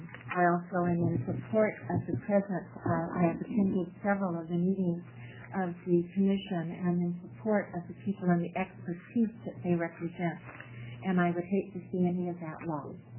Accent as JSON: {"language": "English", "town": "Portland", "region": "Oregon", "country": "United States", "said": "I'm from Portland, and I'm here representing the Oregon Historic Cemeteries Association."}